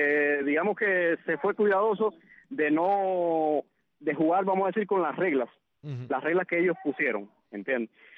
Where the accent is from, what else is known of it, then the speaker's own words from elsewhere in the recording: Cuba; como cubanos dignos y soberanos.